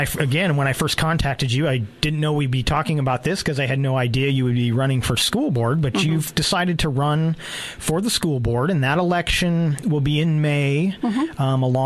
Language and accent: English; California, United States; No, and this is the first I'd heard of it since growing up in California.